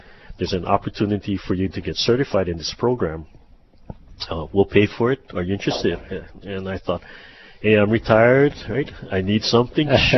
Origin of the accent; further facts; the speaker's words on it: Hilo, Hawaii, United States; But, you know, I'm from Hilo, and I'm one of those long-time students in the college.